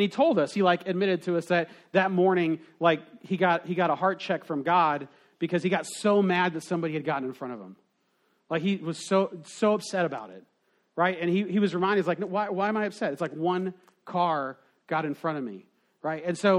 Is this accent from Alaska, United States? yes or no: no; Utah, United States; And so, growing up in Utah, there is an island out in the Great Salt Lake that is inhabited by wild horses.